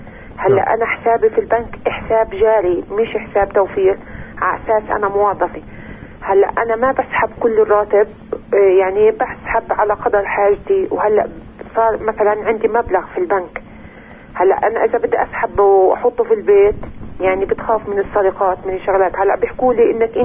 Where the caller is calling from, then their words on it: Hebron, Hebron Governorate, Palestine; من الخليل.